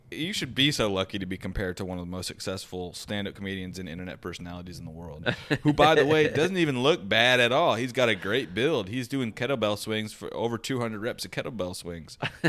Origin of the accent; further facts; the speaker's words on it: Washington, United States; You know, Jack's been to my hometown mall, Alderwood Mall.